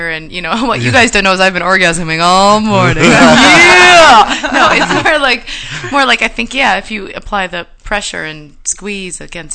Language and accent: English; St. Cloud, Minnesota, United States; I am from Minnesota. I was born on the banks of the Mississippi River